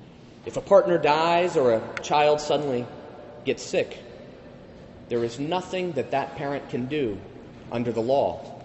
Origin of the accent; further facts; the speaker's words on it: the South, United States; Being here is an important reminder that growing up in the South made me the person I am today.